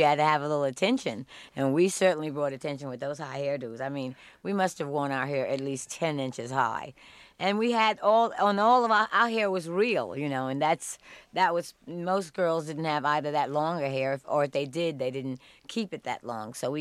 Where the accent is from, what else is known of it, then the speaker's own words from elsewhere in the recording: New York, United States; That's why I love growing up in Spanish Harlem